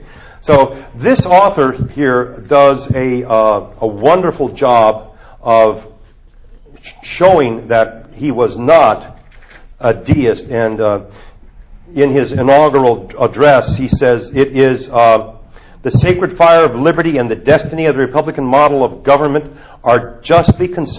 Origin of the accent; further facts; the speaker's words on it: Wisconsin, United States; born there; Even though I was born in Wisconsin, I don't always have the same accent as I used to have when I was a kid.